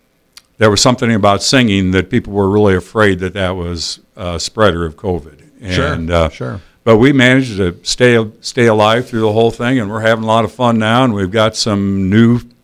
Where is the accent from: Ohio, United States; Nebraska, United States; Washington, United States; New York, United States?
Nebraska, United States; Omaha; now in Fremont, United States; Actually, I'm not lifelong Fremont. I grew up in South Omaha. I came out here to play, actually to play basketball at Midland, shifted over to the musical land. But been here ever since.